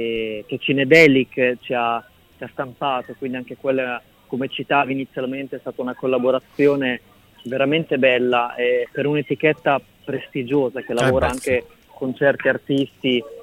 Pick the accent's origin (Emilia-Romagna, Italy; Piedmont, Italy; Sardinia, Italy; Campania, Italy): Emilia-Romagna, Italy; Rimini; oggi io sono di Rimini